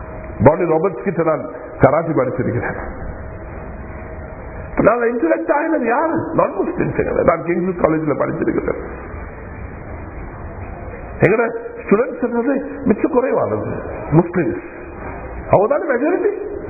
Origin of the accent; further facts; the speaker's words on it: Sri Lanka; கனிமானவர்களே, ஸ்ரீலங்கா, நாங்கள் ஸ்ரீலங்கன் என்ற அடிப்படையில் எங்களுக்கு சில ரெஸ்பான்சிபிலிட்டி இருக்குது.